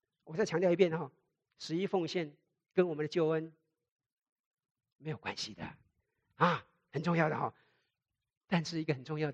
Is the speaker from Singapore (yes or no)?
no; China; 因为谈钱，中国人谈钱伤感情，是吧？谈钱伤感情，我们中国人文化里面钱很重要